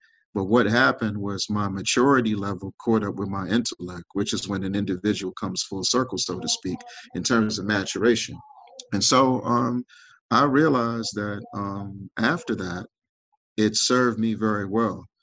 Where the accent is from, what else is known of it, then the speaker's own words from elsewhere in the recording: Washington, District of Columbia, United States; And so I grew up in Northwest DC. So I grew up at the height of the crack at PCP cocaine era.